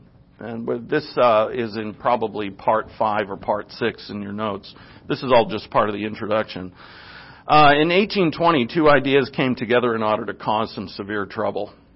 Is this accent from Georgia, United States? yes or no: no; Rhode Island, United States; born there; Because I'm from the North. I was born in Rhode Island, which, by the way, was the last state to sign on to the Constitution.